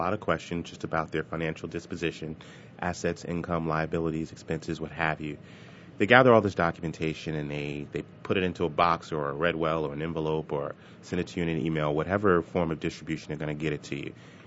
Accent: New Jersey, United States; Small state, my home state, the Garden State.

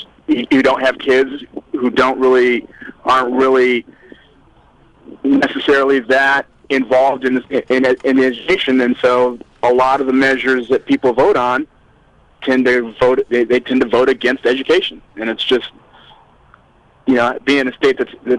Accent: Arizona, United States; Well, growing up in Arizona, I know that Arizona perennially has one of the lowest, is one of the bottom states in regards to funding for education.

